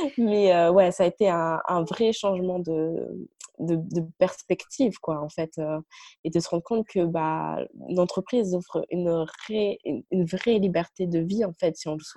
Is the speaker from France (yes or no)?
yes; France; Parce que donc, j'habitais au Canada. Le Canada, ce n'est pas mon pays. Hein, moi, je suis française.